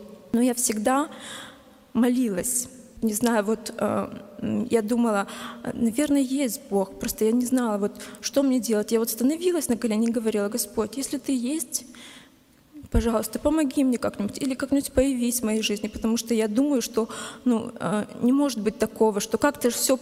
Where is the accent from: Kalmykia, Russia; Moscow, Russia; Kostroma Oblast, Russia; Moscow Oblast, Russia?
Kalmykia, Russia; born there; Я родилась в Республике Калмыкия. Это Россия. Вот. И у нас там как бы религия буддизм.